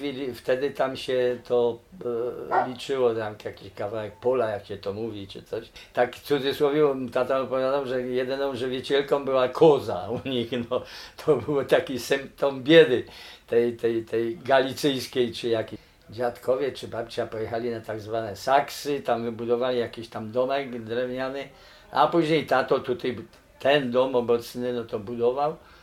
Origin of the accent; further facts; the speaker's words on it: Sułkowice, Lesser Poland, Poland; rocznik 1952. Mieszkam w Sułkowicach od urodzenia.